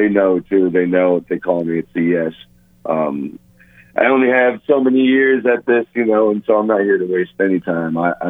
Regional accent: Bangor, Maine, United States; now in Miami, United States; I'm from Maine. You know, so Bangor's my hometown down here in Miami now.

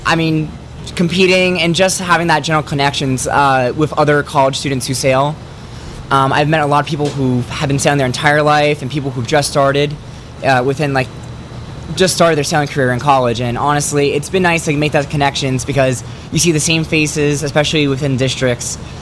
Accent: Boston, Massachusetts, United States

